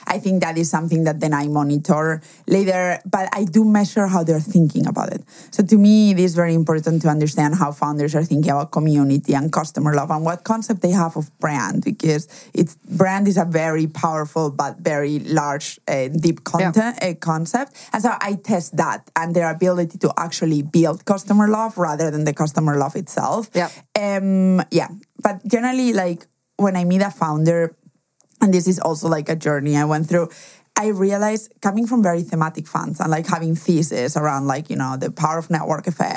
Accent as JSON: {"language": "English", "country": "Germany", "tie": "born or raised there", "also_born_or_lived": "Spain", "said": "we said that I was from Spain, but also I cannot escape my accent and or my name. But what most people don't know is I was actually raised in Germany."}